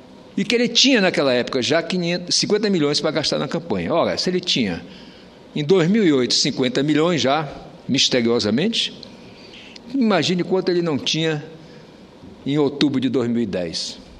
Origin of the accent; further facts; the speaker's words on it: Roraima, Brazil; born there; porque eu não sou um senador por Roraima, eu sou um senador de Roraima, porque nasci lá